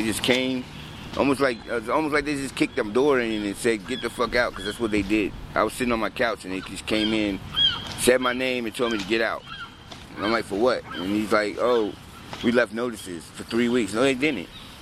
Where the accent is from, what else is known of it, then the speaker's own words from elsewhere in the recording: Ireland; Yeah, but I'm not African American. I'm Irish.